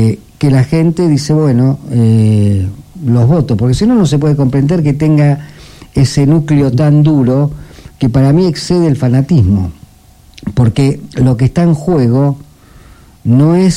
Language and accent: Spanish; Avellaneda, Buenos Aires Province, Argentina; Entonces, yo soy oriundo de Avellaneda, cerca de Quilmes, de Florencio Varela, de Lanús, de Lomas